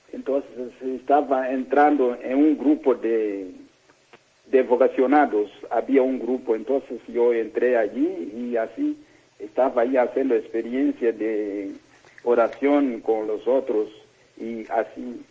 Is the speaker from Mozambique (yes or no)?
yes; Tete, Mozambique; Spanish is a second language; Yo soy de Mozambique, sí, el centro de Mozambique, en la provincia de Tete.